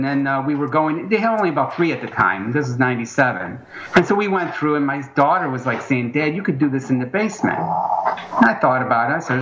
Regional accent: Saratoga, New York, United States; now in Brooklyn, United States; Both my wife and I, we grew up in upstate New York, like up in the Saratoga area.

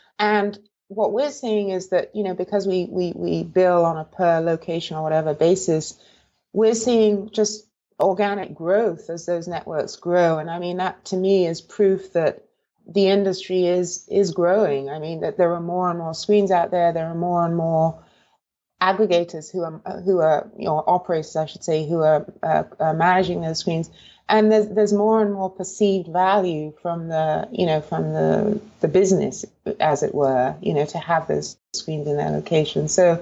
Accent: England, United Kingdom; moved away as an adult; now in San Francisco, United States; And I moved to San Francisco in 95. I moved from England, and I've worked predominantly for tech companies.

